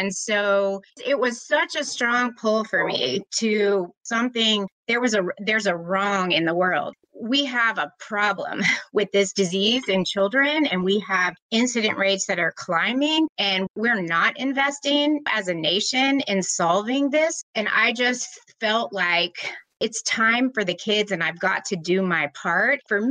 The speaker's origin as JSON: {"language": "English", "town": "Atlanta", "region": "Georgia", "country": "United States", "tie": "born or raised there", "said": "I grew up here in Atlanta. I think I'm one of the few natives left here. Went to Lakeside High School in DeKalb County and went to college at Vanderbilt and then law school at UGA."}